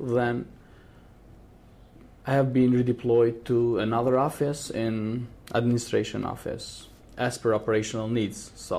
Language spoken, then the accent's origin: English; Skenderaj, Mitrovica District, Kosovo; English is a second language; As you said, I'm coming from Skendrai.